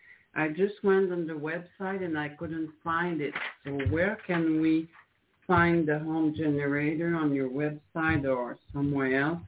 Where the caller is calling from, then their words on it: Quebec, Canada; from Quebec, Canada.